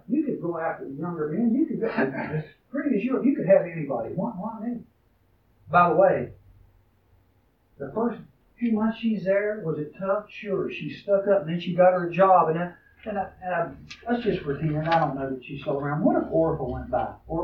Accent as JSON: {"language": "English", "town": "Giles", "country": "United States", "tie": "born or raised there", "said": "When I grew up in Giles, people would come down there and they'd pick apples up at Hope's Farm."}